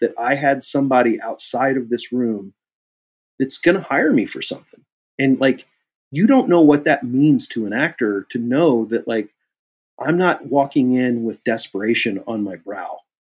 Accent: Kansas City, United States; And I said, I'm from Kansas City. It was Kansas City.

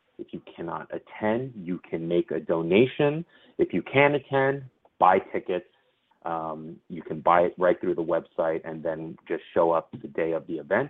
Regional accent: New York City, New York, United States; I was born and raised in Flushing, Queens, New York. My father is Chinese. My mother's Korean. They speak terrible English to one another. Thus, I grew up speaking terrible English.

